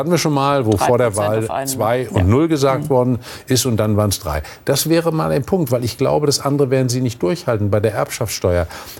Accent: Mecklenburg-Vorpommern, Germany; Und ich komme aus Vorpommern, aus einer vergleichsweise ärmeren Gegend.

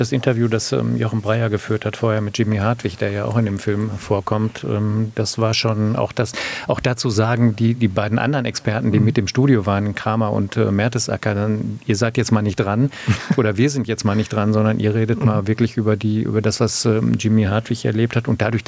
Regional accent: Lünen, North Rhine-Westphalia, Germany; 25 Kilometer nördlich eines anderen Ortes, der ebenfalls mit Lü anfängt und aus dem ich komme, nämlich Lünen, wo wir allerdings nicht Lüdinghausen sagen, sondern Lüdinghausen.

